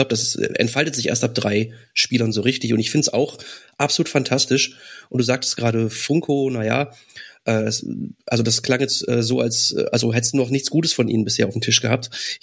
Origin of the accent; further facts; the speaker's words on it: Korbach, Hesse, Germany; Ich bin gebürtiger Korbacher und habe die ersten 20 Jahre meines Lebens dort verbracht.